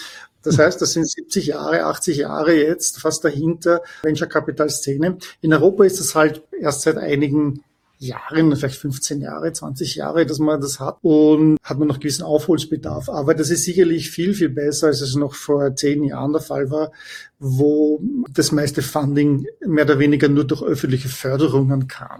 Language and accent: German; Vienna, Austria; moved away as an adult; also born or lived in Heidelberg; now in United States; ich bin ursprünglich aus Wien, bin geboren, studiert und bin dann 1998 zur SAP nach Waldorf in die Zentrale nach Deutschland gezogen, habe dann 3 Jahre lang in Heidelberg, im schönen Heidelberg gewohnt.